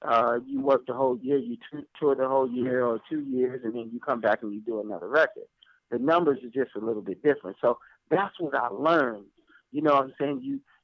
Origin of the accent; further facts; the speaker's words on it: Detroit, Michigan, United States; moved away as an adult; now in Los Angeles, United States; You know, yeah, I'm Detroit. I've been living out here in L.A. for 22 years, but I'm still a guy from Detroit. And we come up from humble beginnings.